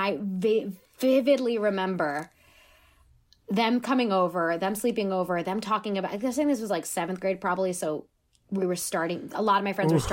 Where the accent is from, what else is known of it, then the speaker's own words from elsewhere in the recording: Queens, New York, United States; also born or lived in Suffern; I'm from Queens, but like moved to Rockland County.